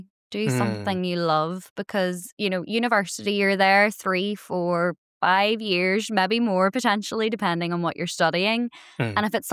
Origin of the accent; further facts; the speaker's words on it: Northern Ireland, United Kingdom; coming from quite a small town, like I'm not actually from Belfast, I'm from outside of Belfast where everybody knows everybody.